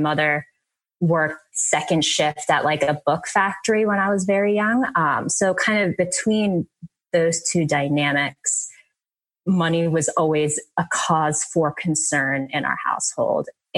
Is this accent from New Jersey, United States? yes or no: yes; Jersey City, New Jersey, United States; born there; So this was when I was born in Jersey City. So this is when we were living up there.